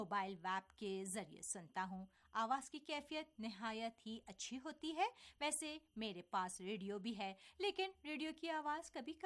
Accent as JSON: {"language": "Urdu", "country": "Pakistan", "tie": "born or raised there", "said": "مجھے خود بھی یاد ہے جب ہم چھوٹے تھے اور پاکستان میں تھے"}